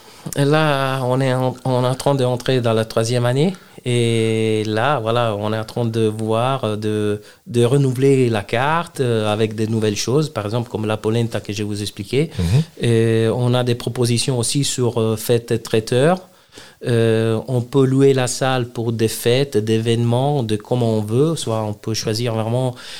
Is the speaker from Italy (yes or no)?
yes; Italy; French is a second language; on est italienne et du coup, on ramène dans les assiettes vraiment des plats italiens 100%.